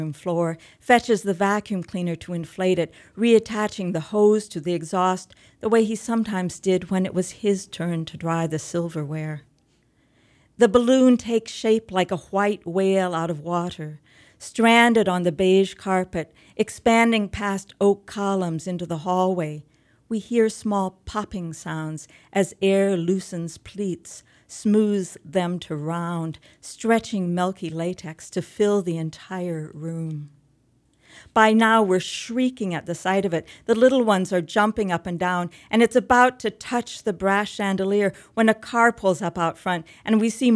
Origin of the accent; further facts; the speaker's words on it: Iowa, United States; I should perhaps say that I grew up in Iowa, and I grew up in a place about 2 hours south of Lake Wobegon